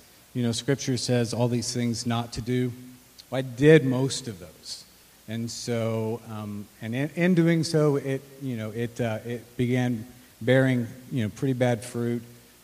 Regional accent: Texas, United States; moved away as an adult; now in Kansas City, United States; I've been in Kansas City for the last 19 years. I moved up as a 21-year-old from born and raised in Texas.

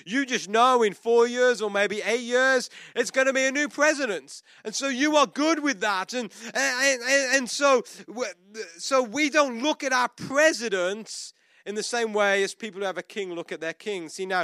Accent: United Kingdom; But they're still our sovereign, as me as a British citizen.

